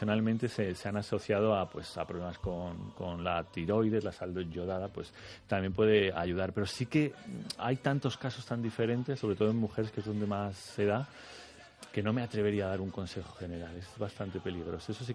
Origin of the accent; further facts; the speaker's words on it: Spain; quien llega el último al restaurante o los que llegamos los últimos somos los españoles.